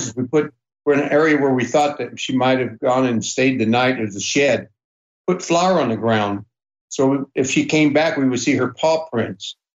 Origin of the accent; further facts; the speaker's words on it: Deer Park, Washington, United States; We're from Deer Park, Washington. So we were 225 miles away from home.